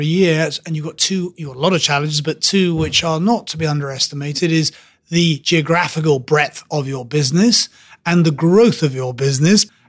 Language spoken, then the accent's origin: English; England, United Kingdom; We can pass over quickly on that subject, can't we, for an Englishman?